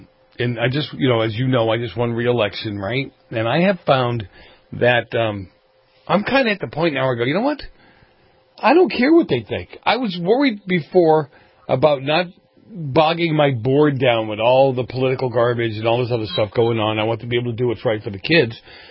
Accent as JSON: {"language": "English", "town": "Boston", "region": "Massachusetts", "country": "United States", "tie": "born or raised there", "said": "I grew up in Boston days when the mafia was very active in Boston."}